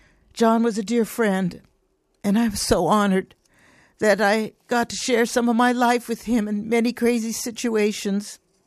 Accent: California, United States; I'm from California, okay?

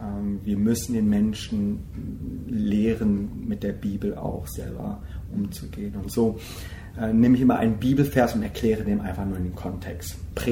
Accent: Germany; Weil ich asiatische Herkunft auch habe und meine Eltern kommen aus Korea. Und so bin ich in Deutschland aber geboren und aufgewachsen, habe meine Wurzeln noch in Korea und fühle mich auch nach Korea noch verbunden.

